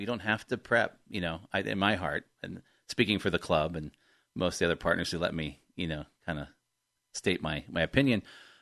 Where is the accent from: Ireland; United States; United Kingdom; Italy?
United Kingdom; England; As an Englishman, you'd think, it's very common.